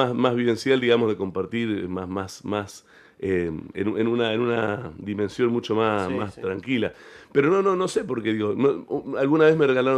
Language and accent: Spanish; Realicó, La Pampa, Argentina; moved away as an adult; yo vine de Realicó a estudiar música a la Facultad de Artes.